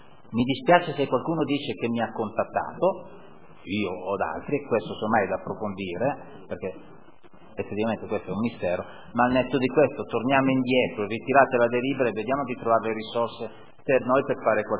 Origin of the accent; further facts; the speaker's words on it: Naples, Campania, Italy; sono napoletano, melodrammatici